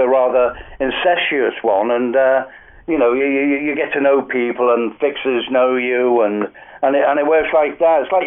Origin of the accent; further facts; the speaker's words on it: Liverpool, North West England, United Kingdom; accent: Scouse; now in London, United Kingdom; I was, you can tell from the accent, I'm a Scouser, but a bit of a posh one now, being up in London too long. But I started off in Liverpool in the 60s